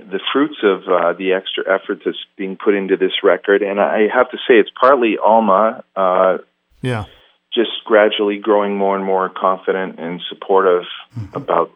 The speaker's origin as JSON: {"language": "English", "country": "Canada", "lives_now": "United States", "said": "but I you know, being a Canadian living in the U.S., I always notice that people are saying Palo Alto or alto saxophone, and up here we say alto."}